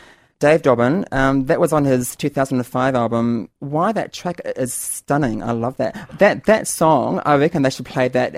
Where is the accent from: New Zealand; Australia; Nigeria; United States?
New Zealand; And I find that really frustrating as a Kiwi